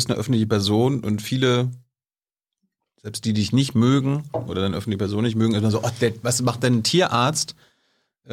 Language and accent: German; East Germany, Germany; Ja, ich bin ja ein Ostdeutscher.